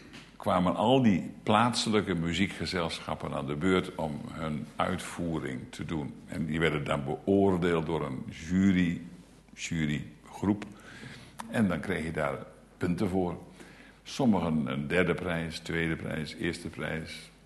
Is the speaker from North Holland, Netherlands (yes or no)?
no; Schildwolde, Groningen, Netherlands; opgegroeid in Schildwolde, Slochteren, dat zijn de grotere plaatsen van een noordelijke provincie.